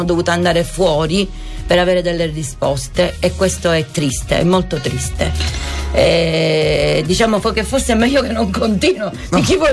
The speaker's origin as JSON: {"language": "Italian", "region": "Sicily", "country": "Italy", "said": "eravamo un bel gruppetto, siamo dalla Sicilia, ne siamo partiti in quattro"}